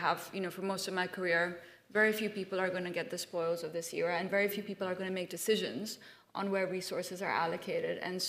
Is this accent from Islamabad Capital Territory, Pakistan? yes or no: yes; Islamabad, Islamabad Capital Territory, Pakistan; I'm half Indian, half Pakistani. I grew up in Islamabad in the war on terror